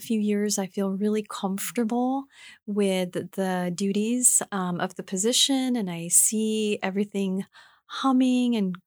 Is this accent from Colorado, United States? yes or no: yes; Colorado, United States; which is what I grew up in Western Colorado at Colorado Mesa University